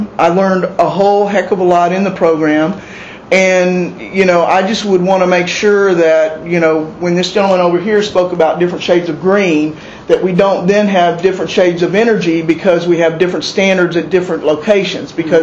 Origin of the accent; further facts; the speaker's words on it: Tallahassee, Florida, United States; I'm from Tallahassee.